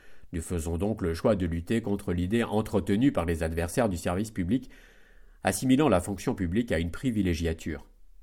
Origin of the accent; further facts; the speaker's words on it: Vitry-sur-Seine, Île-de-France, France; 27 ans, ancien basketteur de l'ESV. Je suis né et j'ai grandi à Balzac, juste à côté du gymnase.